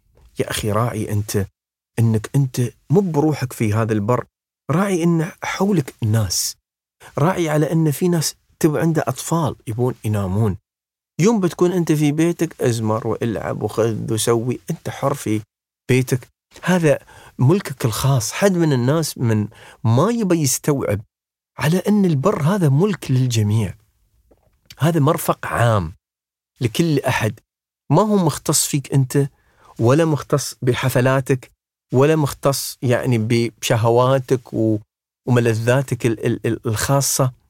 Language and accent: Arabic; Dubai, United Arab Emirates; أحيانا من بعض المناطق هنا عندنا في دبي